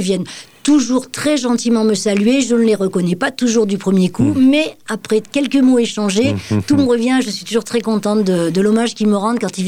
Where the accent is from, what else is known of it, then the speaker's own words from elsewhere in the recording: Grenoble, Auvergne-Rhône-Alpes, France; also born or lived in Haute-Savoie; je suis née en Haute-Savoie, mais très vite installée à Grenoble avec mes parents. J'ai fait toute ma scolarité et mes études à Grenoble.